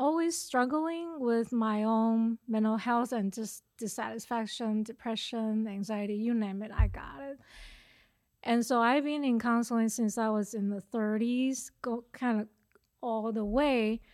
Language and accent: English; Taiwan; moved away as an adult; now in United States; So I came from Taiwan. I grew up in Taiwan. Came here after college, went to Virginia Tech, and my background is science.